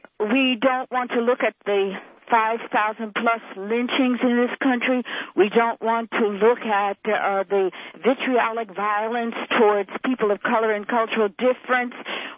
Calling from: New York, United States; Now, I'm calling you from Suffolk County.

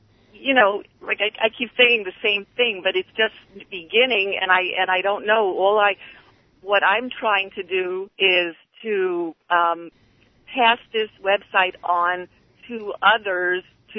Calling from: New Jersey, United States; I'm calling in from New Jersey.

